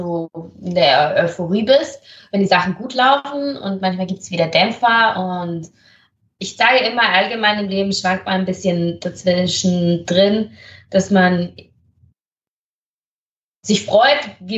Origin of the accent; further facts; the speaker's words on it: Switzerland; Ja, ich spreche Schweizerdeutsch, ich bin ja Schweizerin, ich spreche Hochdeutsch, Englisch, Spanisch, Französisch und ich lerne auch Italienisch